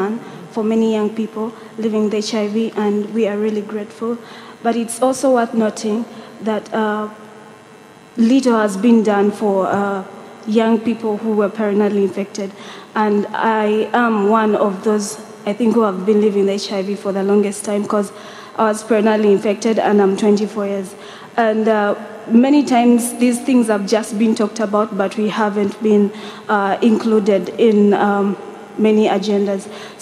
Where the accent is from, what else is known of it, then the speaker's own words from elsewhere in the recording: Uganda; I'm from Uganda.